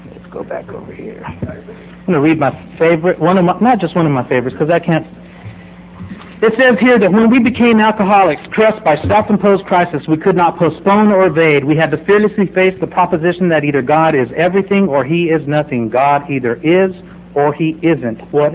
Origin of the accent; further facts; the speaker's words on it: Las Cruces, New Mexico, United States; I'm from Las Cruces, New Mexico, and I went into a meeting.